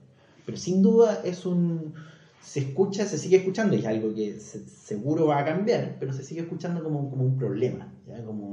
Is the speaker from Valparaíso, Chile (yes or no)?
no; Santiago, Santiago Metropolitan Region, Chile; also born or lived in Melbourne; Yo soy santiaguino de siempre, toda la vida, y nos fuimos con mi mujer a estudiar a Australia. ¿Ya? Y vivimos 5 años en Melbourne